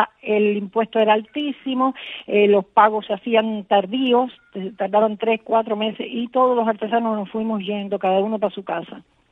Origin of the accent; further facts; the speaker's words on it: Cuba; debo dejar conocer las verdaderas cosas que suceden en mi país